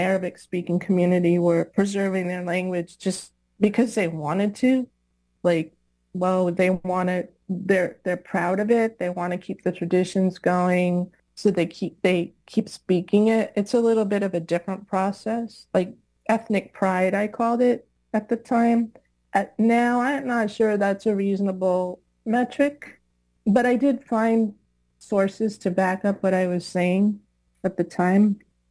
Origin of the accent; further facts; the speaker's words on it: Miami, Florida, United States; And then I grew up in Miami and learned a lot of Spanish and became a teacher of Spanish, and so I was interested in Spanish.